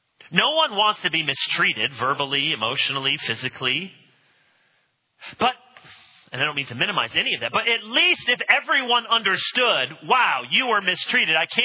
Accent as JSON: {"language": "English", "region": "Illinois", "country": "United States", "tie": "born there", "said": "I thought, I was born in Illinois."}